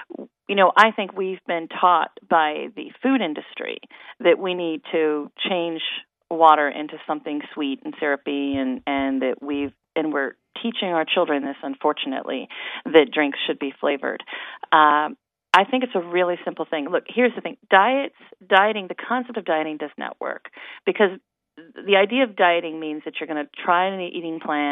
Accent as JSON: {"language": "English", "region": "Ohio", "country": "United States", "tie": "born or raised there", "said": "I grew up in Ohio, so I love Ohio."}